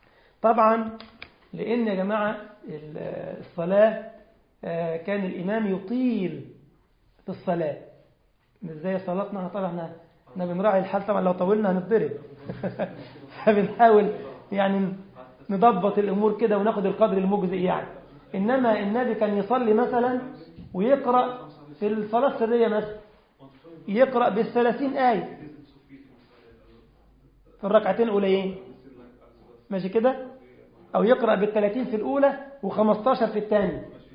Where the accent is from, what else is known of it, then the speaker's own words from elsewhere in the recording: Egypt; أنا جاي من مصر طبعا، المواعيد غير مواعيدكم خالص